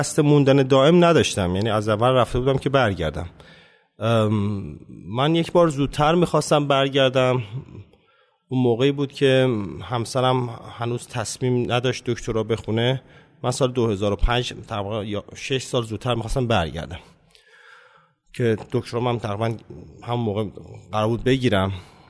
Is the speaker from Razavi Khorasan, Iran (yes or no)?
yes; Mashhad, Razavi Khorasan, Iran; born there; متولد 56 هستم، شهر مشهد.